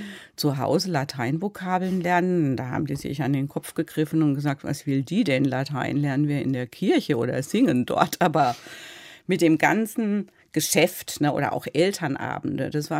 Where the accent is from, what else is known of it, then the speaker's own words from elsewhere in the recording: Baden-Württemberg, Germany; Ich bin ein Landei, bin auf dem Dorf aufgewachsen, bin dann mit 10 aufs Gymnasium.